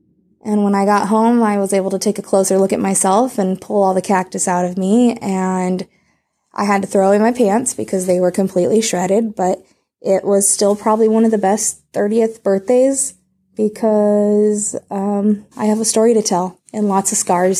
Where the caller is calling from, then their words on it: Phoenix, Arizona, United States; I am from Phoenix, Arizona.